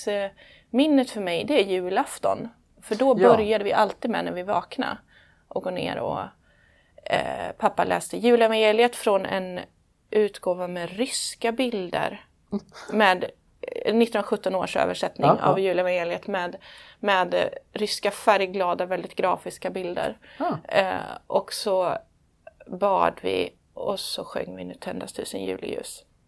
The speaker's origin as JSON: {"language": "Swedish", "town": "Kinna", "region": "Västra Götaland County", "country": "Sweden", "tie": "born or raised there", "moved": "as an adult", "lives_now": "Stockholm, Sweden", "said": "Jag är ursprungligen från Västergötland, från Kinna. Vuxit upp där som prästdotter, 5:e barnet av 6. Flyttade en sväng till Stockholm redan efter gymnasiet, försvann till Umeå ett par år, kom tillbaka"}